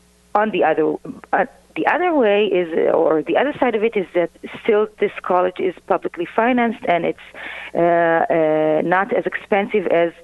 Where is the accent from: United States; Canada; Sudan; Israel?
Israel; English is a second language; For the past 10 years, living in Israel, growing up in Israel, and loving Israel